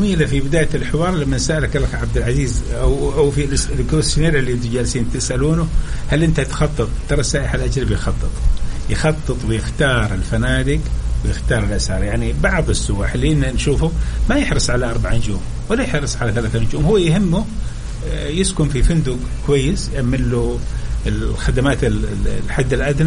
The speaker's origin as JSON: {"language": "Arabic", "country": "Saudi Arabia", "said": "إحنا كسعوديين اللي نروح الرياض ونجي"}